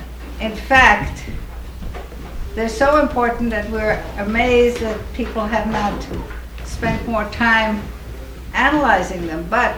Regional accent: Minneapolis, Minnesota, United States; from Minneapolis, and I'll be here for 3 weeks

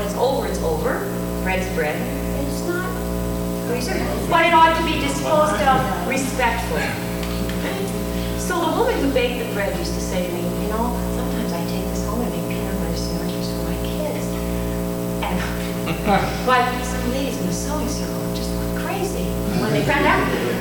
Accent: East Coast, United States; I grew up on the East Coast, and I went to Gettysburg Seminary.

